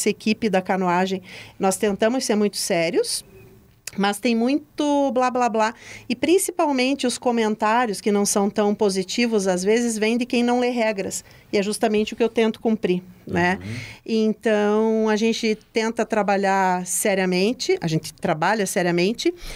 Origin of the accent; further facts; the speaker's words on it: Brazil; Mas eu tenho muito orgulho de, como brasileira, estar nessa posição